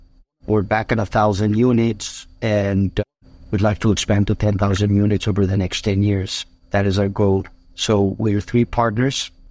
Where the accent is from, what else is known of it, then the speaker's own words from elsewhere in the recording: Bogotá, Colombia; moved away as an adult; also born or lived in Cali; So yeah, we grew up in Colombia, in Bogota, Colombia, South America. We grew up in Bogota. We actually were originally born in Cali, Colombia, and then we moved to Bogota when I was around 7 years old. So I grew up there all the way through high school.